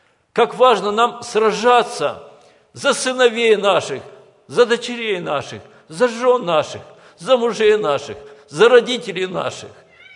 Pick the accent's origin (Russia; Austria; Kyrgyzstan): Kyrgyzstan; moved away; Я родился и вырос в Киргизии